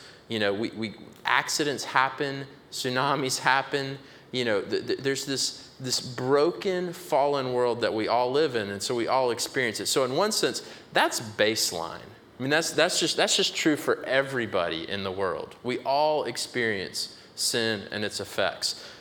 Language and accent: English; North Carolina, United States; I grew up in North Carolina. I hadn't heard of South Weldon.